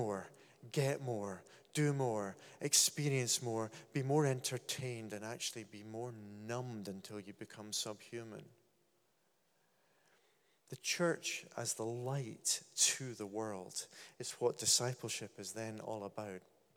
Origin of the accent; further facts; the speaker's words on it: Scotland, United Kingdom; what's wrong with me, apart from being Scottish, of course?